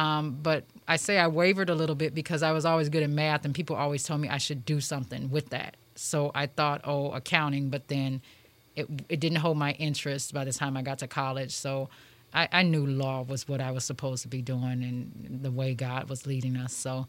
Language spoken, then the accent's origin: English; Gary, Indiana, United States; We're born and raised in Gary. Went to school in Gary